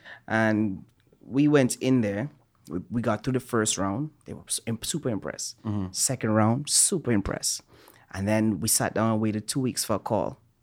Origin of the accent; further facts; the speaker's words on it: Trinidad & Tobago; also born or lived in Antigua and Barbuda; because I was raised in Trinidad, that's all I knew at the time. I only knew Trinidad. I didn't know anything about Antigua other than the fact that I was born there.